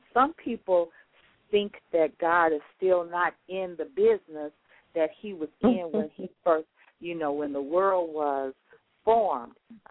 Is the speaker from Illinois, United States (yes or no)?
yes; Chicago, Illinois, United States; I guess because I've been away now, because I grew up in Chicago, and I lived in the Chatham area of Chicago, for any of my listeners that are familiar with the Chicagoland area, and then later went to the Auburn area.